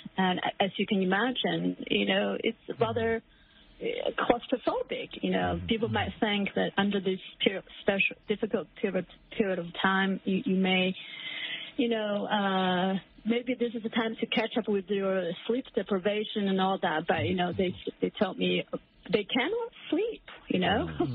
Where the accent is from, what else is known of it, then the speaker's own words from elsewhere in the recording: Hubei, China; English is a second language; I came from Hubei province, right? That's my hometown.